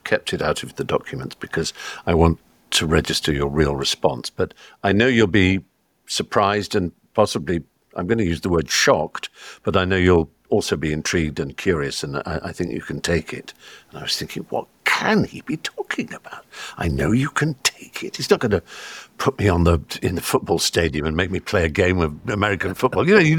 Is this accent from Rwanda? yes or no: no; England, United Kingdom; I'm an Englishman going to America